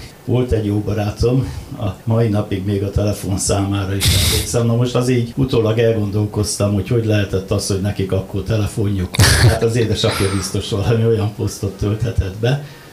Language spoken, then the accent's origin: Hungarian; Budapest, Hungary; Gyakorlatilag a 60-as évek Budapestje egy nagyon háború utáni, nagyon kibontakozó világ volt. Mi ilyen klótgatyás kulcsos gyerekként nőttünk föl, tehát lógott a nyakunkba a lakáskulcs